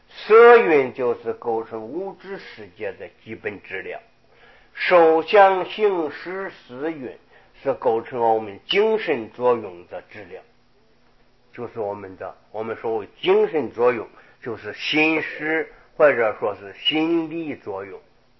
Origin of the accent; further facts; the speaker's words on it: China; 我们中国人讲天，讲天理